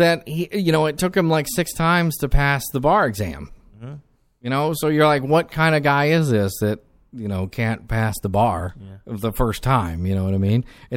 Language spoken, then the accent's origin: English; the South, United States; I'm from the South, and I'm like, I've met Southern lawyers, and that's exactly how they act.